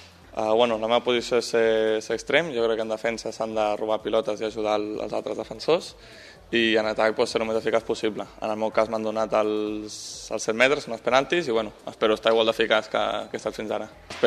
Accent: Catalonia, Spain; jo sóc de Catalunya tota la vida, jo crec que això és casa meva

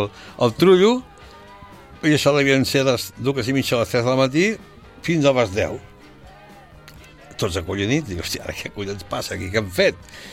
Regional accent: Sabadell, Catalonia, Spain; Jo sóc molt de Sabadell, sóc... Mira si sóc de Sabadell

